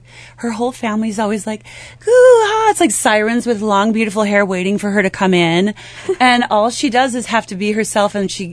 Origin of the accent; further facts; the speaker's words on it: Minneapolis, Minnesota, United States; growing up in Minneapolis, there was definitely a very big artistic and musical community